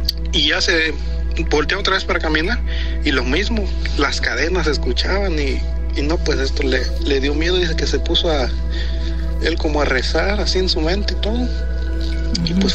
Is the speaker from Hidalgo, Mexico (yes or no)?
no; Guanajuato, Mexico; Yo soy de Guanajuato.